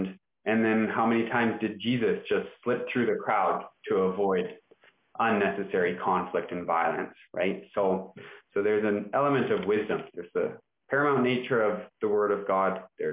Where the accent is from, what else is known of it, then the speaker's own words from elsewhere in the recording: Burnaby, British Columbia, Canada; But the neighborhood where I grew up in Burnaby back in the 80s, and in South Burnaby, the 80s and 90s, wasn't the safest neighborhood.